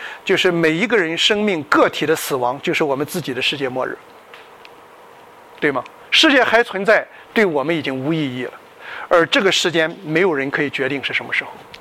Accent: Shandong, China; 那我们山东人有一句话叫今晚脱了鞋和袜不知明朝穿不穿

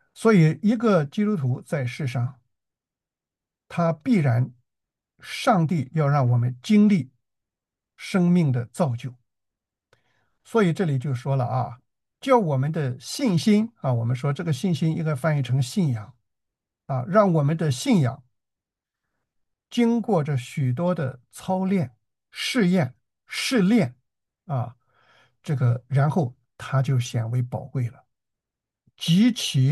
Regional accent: China; 所以我们中国人也说“慢工出细活”，是吧？

